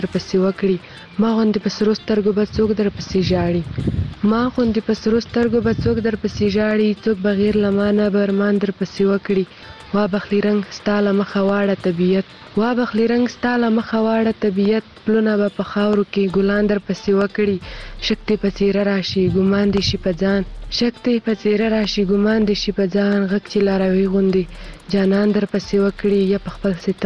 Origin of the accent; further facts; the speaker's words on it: Waziristan, Pakistan; له وزیرستان در سره یم